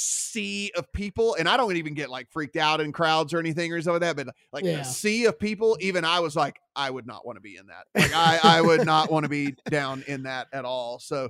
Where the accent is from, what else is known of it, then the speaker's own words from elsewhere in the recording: Louisiana, United States; when they find out I'm from Louisiana, they're like, oh, what about Mardi Gras?